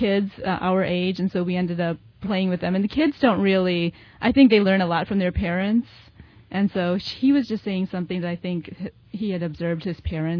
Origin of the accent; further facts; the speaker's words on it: Chicago, Illinois, United States; English is a second language; also born or lived in India; My parents emigrated here from India, so I was born in India, came here when I was four, and grew up in Chicago